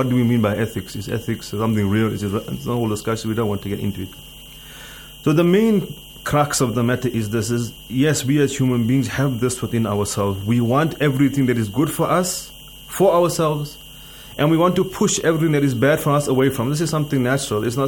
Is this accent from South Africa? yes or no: yes; South Africa; I am from South Africa.